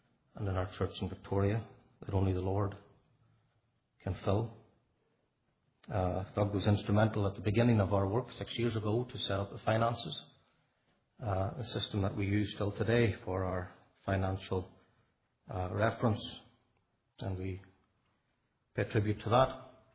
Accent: Northern Ireland, United Kingdom; now in Canada; my accent is not Canadian. I'm from Northern Ireland.

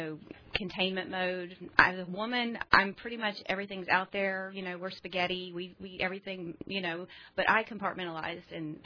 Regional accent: Greenville, South Carolina, United States; I grew up in the Greenville area and went to a Christian school, a wonderful Christian school, Southside Christian.

